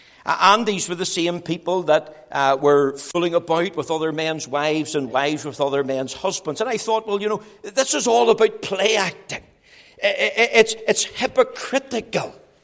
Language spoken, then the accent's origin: English; Drumadraw, Northern Ireland, United Kingdom; But you know, when I was growing up in Drumadraw, my aunt sent me along faithfully to church and Sunday school every Sunday.